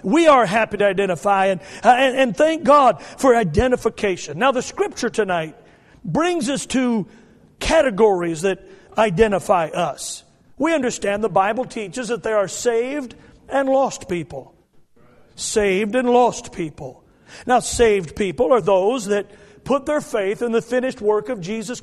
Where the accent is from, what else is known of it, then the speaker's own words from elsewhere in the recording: United States; Even though I love America and I identify myself as an American, there are a lot of negative and bad sides to our country.